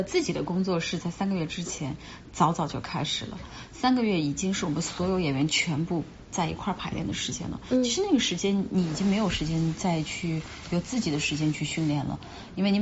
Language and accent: Chinese; China; 就是我们中国人特别注重技术